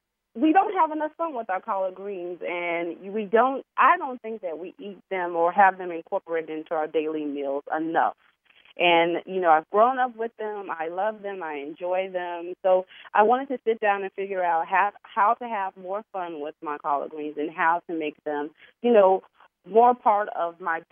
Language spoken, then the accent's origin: English; Plant City, Florida, United States; growing up, I'm from Florida, Plant City, Florida. So my grandmother has cooked collard greens my entire life.